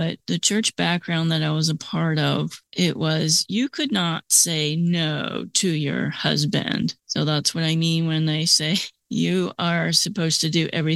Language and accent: English; Phoenix, Arizona, United States; and you already know I'm from Phoenix, Arizona.